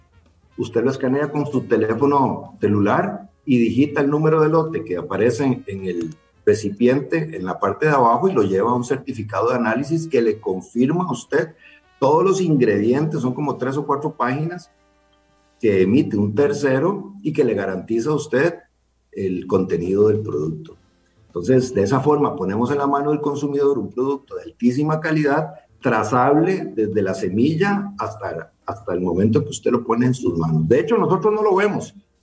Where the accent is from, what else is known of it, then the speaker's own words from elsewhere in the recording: Costa Rica; teníamos como costarricenses la oportunidad de traer esta marca a Costa Rica.